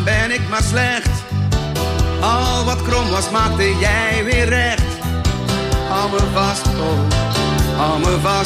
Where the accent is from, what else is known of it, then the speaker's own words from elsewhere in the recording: Sint-Niklaas, Flanders, Belgium; Ik kom van Sint-Niklaas.